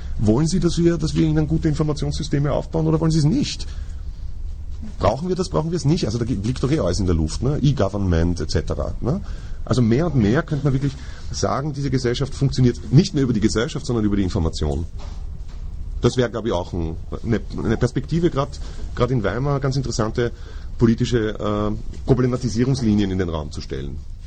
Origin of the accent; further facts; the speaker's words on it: Austria; Eigentlich ist das ist die Grundlage unserer Verfassung, auf die ich als Österreicher im Übrigen auch vereidigt bin.